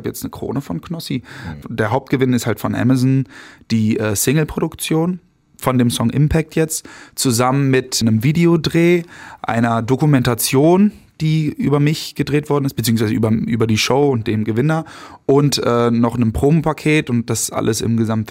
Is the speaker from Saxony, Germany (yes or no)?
no; Vlotho, North Rhine-Westphalia, Germany; Ich komme aus Flotho.